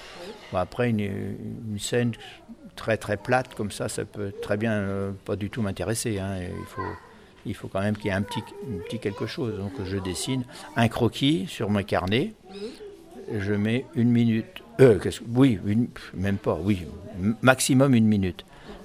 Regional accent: Centre-Val de Loire, France; born there; Je suis né en Beauce, là, ici, dans la région.

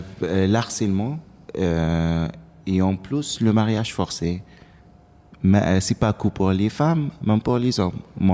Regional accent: Iraq; moved away as an adult; now in France; J'habite ici en France depuis 3 ans. Je viens d'Irak, comme vous avez dit.

